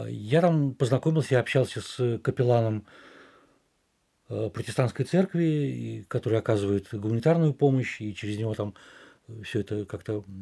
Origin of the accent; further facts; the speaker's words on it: Saint Petersburg, Russia; никто не реагировал как-то особым образом, узнав, что я из России.